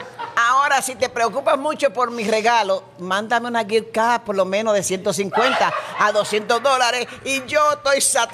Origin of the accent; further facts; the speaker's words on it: Dominican Republic; now in Puerto Rico; Como dominicana que soy, extraño algo.